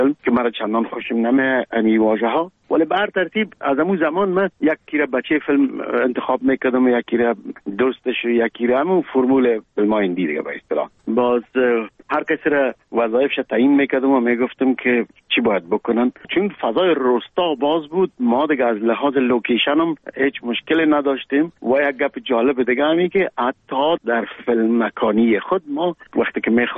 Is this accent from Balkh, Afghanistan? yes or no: no; Kabul, Afghanistan; moved away; ما در کابل به دنیا آمدیم در چهاردی کابل مکتب ابتدایه را در یک مکتب به نام غازی عبدالله خان تمام کردیم